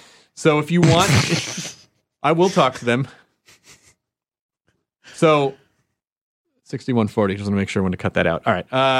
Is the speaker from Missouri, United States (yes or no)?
no; Kentucky, United States; born there; I was born in Kentucky.